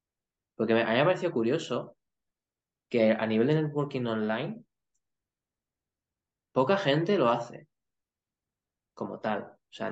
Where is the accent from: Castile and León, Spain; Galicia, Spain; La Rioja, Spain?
La Rioja, Spain; Logroño; Yo soy de Logroño, de La Rioja.